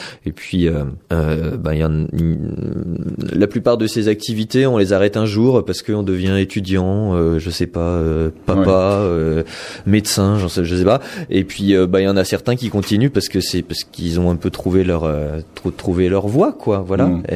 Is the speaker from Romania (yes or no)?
no; Lyon, Auvergne-Rhône-Alpes, France; Moi, je viens de Lyon.